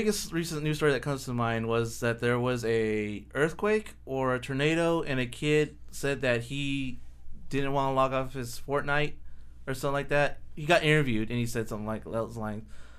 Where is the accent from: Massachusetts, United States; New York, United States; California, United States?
California, United States; Fresno; I mean, I'm from Fresno.